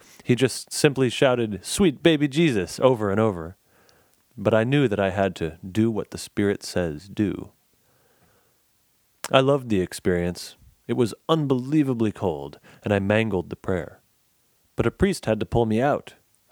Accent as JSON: {"language": "English", "country": "United States", "said": "As an American, I could not avoid responsibility."}